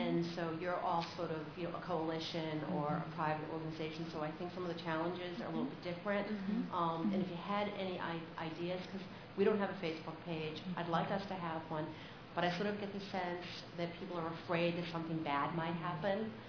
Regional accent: Maine, United States; I'm from Maine

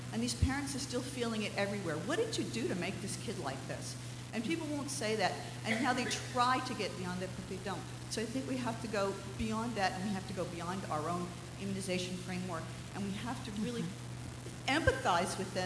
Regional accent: Connecticut, United States; and I'm from Connecticut. I'm an immunization coordinator in a local health district.

